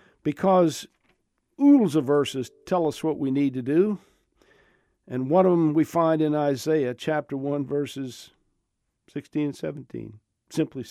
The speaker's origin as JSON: {"language": "English", "region": "Georgia", "country": "United States", "tie": "born or raised there", "said": "what's wrong with Georgia? That's my home state. It's where I was born. That's our family state. I'm proud of it."}